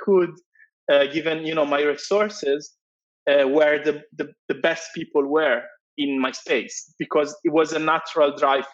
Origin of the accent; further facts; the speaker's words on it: Italy; English is a second language; I was from Italy